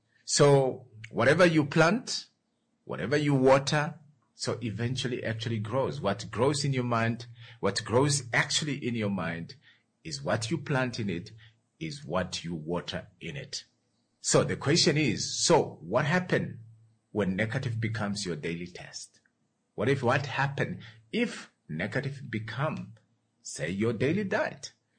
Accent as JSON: {"language": "English", "town": "Ngwediva", "country": "Namibia", "tie": "born or raised there", "said": "I was so disappointed because Ngwediva is my hometown."}